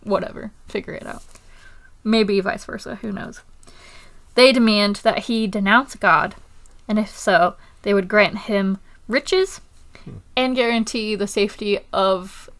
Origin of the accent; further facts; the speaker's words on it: United Kingdom; I'm British and not paprika.